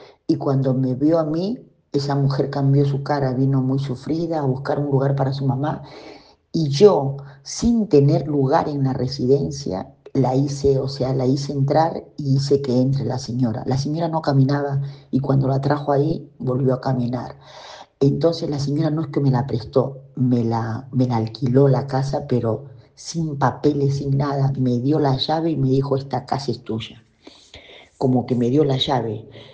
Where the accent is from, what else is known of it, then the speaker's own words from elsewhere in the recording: Peru; como soy peruana